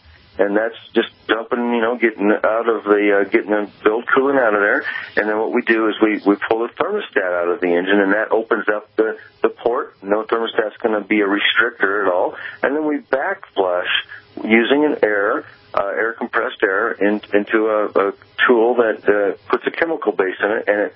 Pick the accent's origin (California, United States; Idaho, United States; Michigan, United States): Idaho, United States; Boise; they live here in Boise, here in my hometown